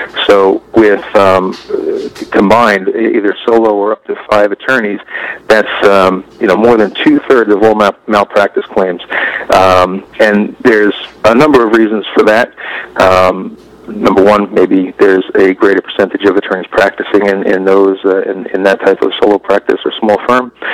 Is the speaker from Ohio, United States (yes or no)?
no; New York, United States; I'm from New York, and I come from a New York perspective